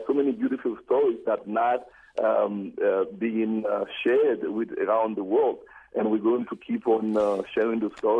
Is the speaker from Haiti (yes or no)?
yes; Limbé, Nord, Haiti; And for example, I'm from Lembe. Nobody knows Lembe more than myself or somebody that is from there